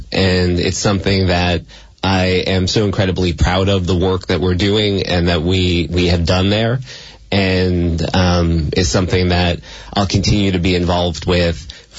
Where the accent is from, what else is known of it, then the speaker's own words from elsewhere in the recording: Kearny, New Jersey, United States; also born or lived in Hoboken; now in Chester, United States; So I'm from New Jersey originally, from Kearney in Hudson County.